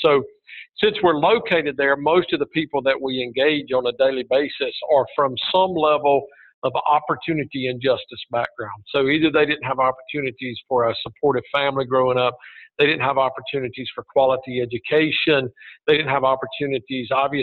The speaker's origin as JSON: {"language": "English", "region": "Virginia", "country": "United States", "tie": "born or raised there", "lives_now": "Atlanta, United States", "said": "Served at churches in Augusta and Atlanta and also in my home state of Virginia, and came to Atlanta in 1992"}